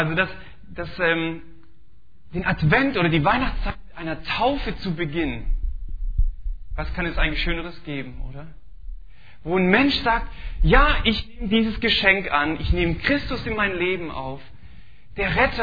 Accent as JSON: {"language": "German", "town": "Stuttgart", "region": "Baden-Württemberg", "country": "Germany", "accent": "Swabian", "lives_now": "Augustfehn, Germany", "said": "Und fast die gleiche Zeit sind wir auch hier in Augustfehn. Ursprünglich kommen wir aus der Region aus Stuttgart. Also man hört es vielleicht noch in manchen Wörtern, dass dann so dieser schwäbische Akzent durchkommt."}